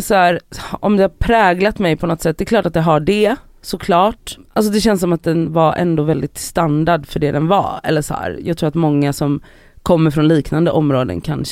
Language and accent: Swedish; Gothenburg, Västra Götaland County, Sweden; Jag är då uppvuxen i Biskopsgården i Göteborg.